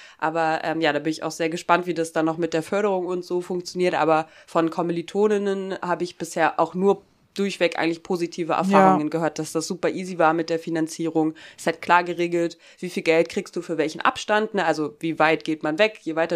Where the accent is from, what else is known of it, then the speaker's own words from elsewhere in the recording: East Germany, Germany; ich bin Deutsche, würde ich dabei auch eher sagen, nee, ich ist eher europäisch oder dann halt mehr auf dieser regionalen Ebene von, okay, ich habe in meinem Leben nur in ostdeutschen Bundesländern irgendwie gelebt.